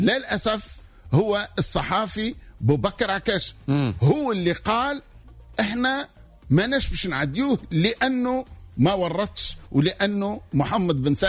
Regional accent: Sousse, Sousse Governorate, Tunisia; أنا من سوسة

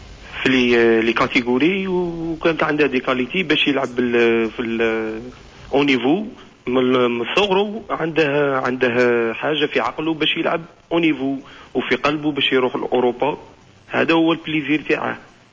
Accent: Algeria; now in Tunisia; نشكروهم برشا ملي جينا من الجزائر هنا

